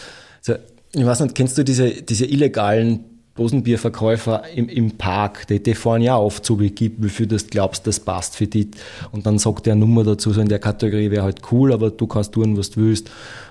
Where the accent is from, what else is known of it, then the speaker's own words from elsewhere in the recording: Austria; Da braucht man als Österreicher